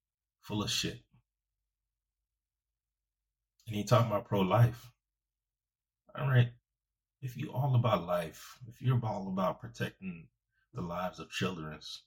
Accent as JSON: {"language": "English", "country": "United States", "tie": "born there", "said": "I was born here. I am an American. But as you can see in the background, I'm also Haitian."}